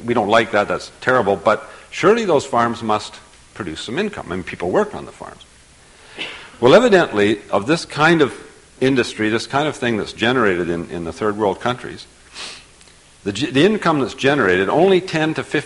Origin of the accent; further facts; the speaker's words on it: Canada; Here I am from Canada, we're metric.